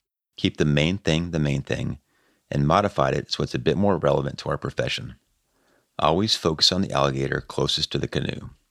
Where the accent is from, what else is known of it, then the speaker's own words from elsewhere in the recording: California, United States; As a kid growing up in California, baseball was a big deal.